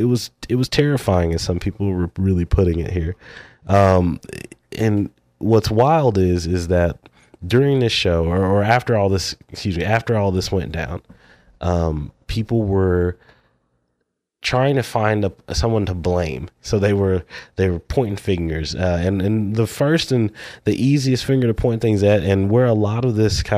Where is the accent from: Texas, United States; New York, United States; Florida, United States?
Texas, United States; Houston; And I hate to say that it was a venue in my home state, you know, a venue out there in Houston, Texas.